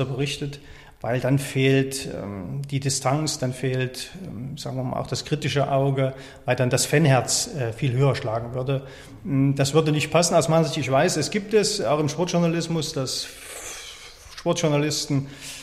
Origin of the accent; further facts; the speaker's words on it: Erfurt, Thuringia, Germany; Ich komme aus Erfurt, bin gebürtiger Erfurter, habe am Rand von Erfurt in Büsleben mein Zuhause